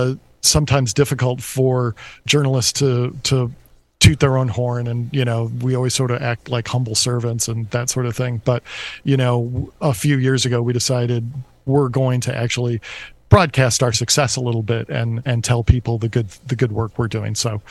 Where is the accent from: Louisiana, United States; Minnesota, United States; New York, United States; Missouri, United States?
New York, United States; Syracuse; my hometown, which is Syracuse